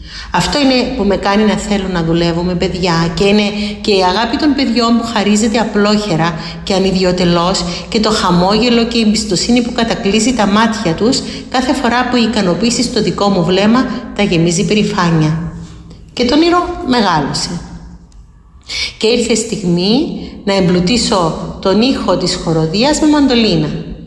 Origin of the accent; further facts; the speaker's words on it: Limassol, Limassol District, Cyprus; born there; Γεννήθηκα στη Λεμεσό.